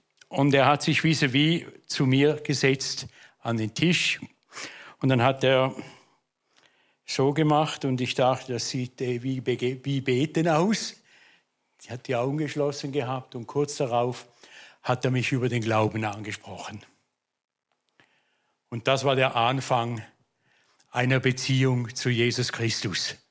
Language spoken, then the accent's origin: German; Thurgau, Switzerland; born there; Ich bin geboren in der Ostschweiz, Kanton Thurgau, angrenzend an den Bodensee. Also eine Seite von mir ist schon halb deutsch. Auf einem Bauernhof. Bin reformiert aufgewachsen